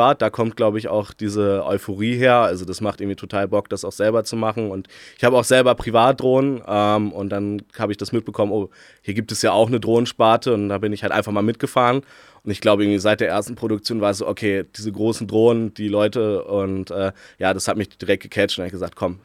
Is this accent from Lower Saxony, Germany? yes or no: yes; Hildesheim, Lower Saxony, Germany; Tatsächlich komme ich aus Hildesheim, aber pendel immer jetzt zwischen Hildesheim und Hannover während der Ausbildung noch und bin aber hier zur Schule gegangen tatsächlich.